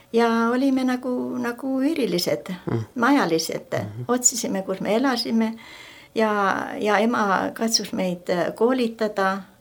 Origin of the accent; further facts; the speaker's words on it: Saare County, Estonia; born there; now in Tallinn, Estonia; Mina olen sündinud Saaremaal ja Kaarma vallas. Meil oli seal üks väike vabadiku talu, isa ja emal.